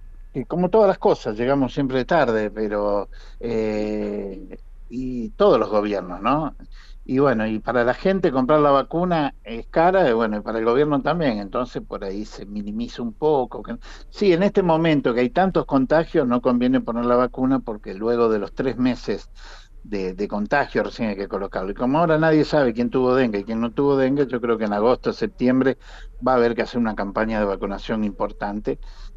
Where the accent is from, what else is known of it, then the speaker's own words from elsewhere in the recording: Castelar, Santa Fe, Argentina; born there; Yo nací en Castelar, provincia de Santa Fe.